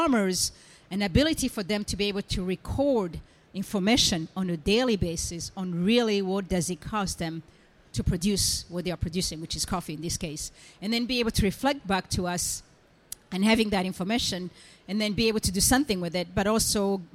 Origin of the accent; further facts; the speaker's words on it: Burundi; now in United States; I am from Burundi. If some of you don't know, I'm American, but also I am from Burundi